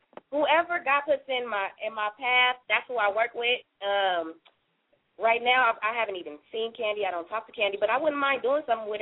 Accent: Oakland, California, United States; Yeah. I'm from Oakland. I'll be there in January.

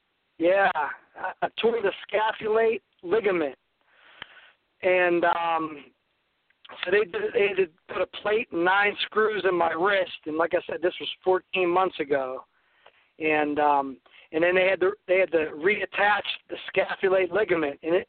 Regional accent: Pittsburgh, Pennsylvania, United States; I'm from Pitts, PA, born and raised.

